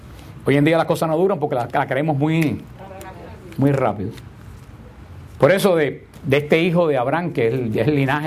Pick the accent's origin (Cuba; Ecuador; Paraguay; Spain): Cuba; born there; como el pueblo histórico mío, Cuba, donde yo nací